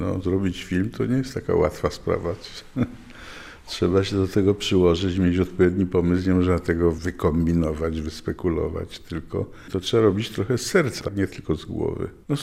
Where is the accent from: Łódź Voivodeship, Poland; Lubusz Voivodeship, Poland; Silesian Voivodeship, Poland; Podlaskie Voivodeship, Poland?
Podlaskie Voivodeship, Poland; Królowy Most; Jej ojciec urodził się w mojej wiosce, która się nazywa Królowy Most.